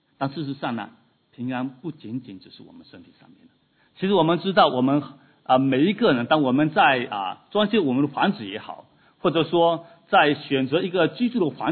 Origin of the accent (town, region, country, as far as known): China